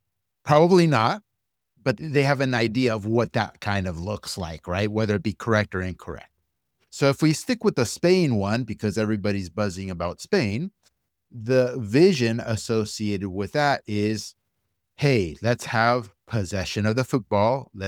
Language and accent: English; United States; I mean, we were both born in the United States and raised in the United States, but our parents are from Argentina.